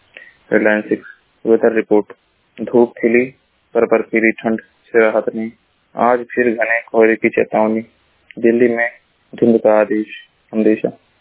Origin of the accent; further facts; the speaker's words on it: Uttar Pradesh, India; मैं जिला महाराजगंज का निवासी हूँ।